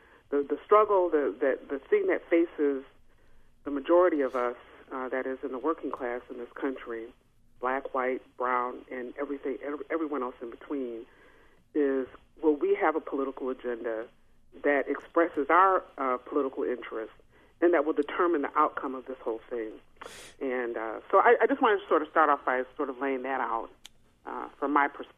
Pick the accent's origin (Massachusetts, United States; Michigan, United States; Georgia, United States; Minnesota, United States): Michigan, United States; Flint; I'm from Flint, Michigan. I grew up there. My parents were refugees from Arkansas.